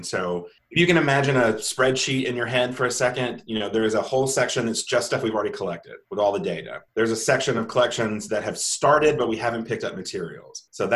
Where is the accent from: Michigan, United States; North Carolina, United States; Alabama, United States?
Alabama, United States; And since we're both from Alabama and both from the Deep South, it made sense that that's where we would start.